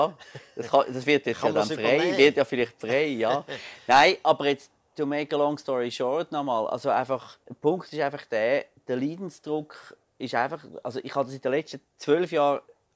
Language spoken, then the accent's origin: German; Glarus, Switzerland; Ich bin ja ursprünglich Glarner